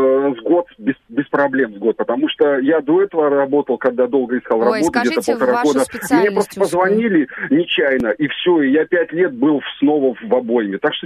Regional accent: Moscow, Russia; не потому что я зажравшийся москвич

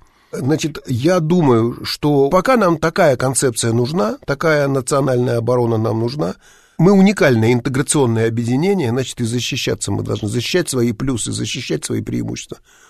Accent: Vladivostok, Primorsky Krai, Russia; Дело в том, что я родился и вырос в Владивостоке

